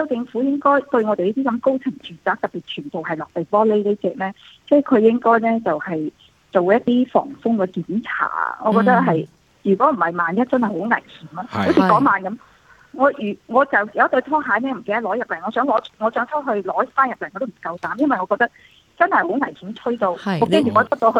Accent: China; 我是大陸的。

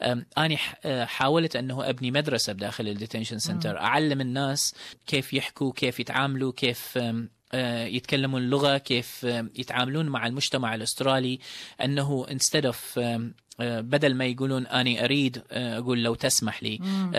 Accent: Iraq; إلي ذكريات طفولتي بالعراق

